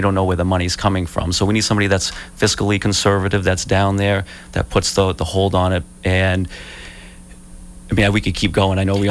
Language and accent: English; United States; But first and foremost, I'm an American and proud to be an American